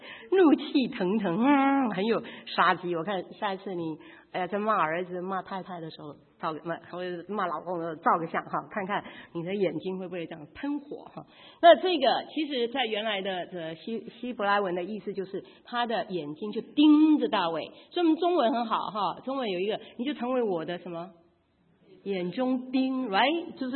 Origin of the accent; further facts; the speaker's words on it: Taiwan; 我们台湾人就打下去了哈